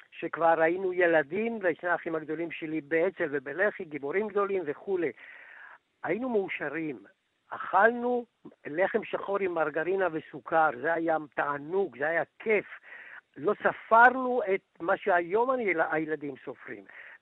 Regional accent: Tel Aviv, Tel Aviv District, Israel; אני מדבר כילד שגדל בשכונה, שלמד בשכונת התקווה.

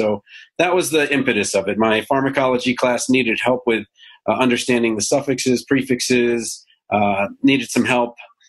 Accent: Baltimore, Maryland, United States; now in Iowa, United States; I'm originally from Baltimore, D.C. I married an Iowan, so I ended up moving to Iowa.

